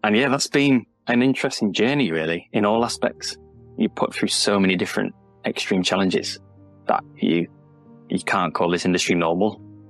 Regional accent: Yorkshire and the Humber, United Kingdom; born there; Well, I was born in Yorkshire, so it is England.

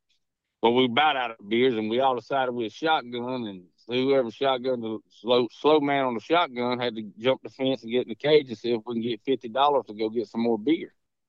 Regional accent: Milton, United States; Growing up in Milton, small town, fun. We had the river, we had pine trees, woods, dirt roads, we had the beaches, and we grew up hunting and fishing.

